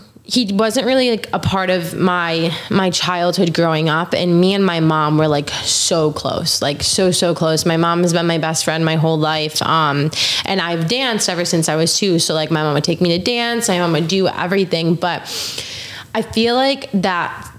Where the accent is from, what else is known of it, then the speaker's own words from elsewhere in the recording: Rochester, New York, United States; So I'm from Rochester, New York, which is 6 hours north of the city.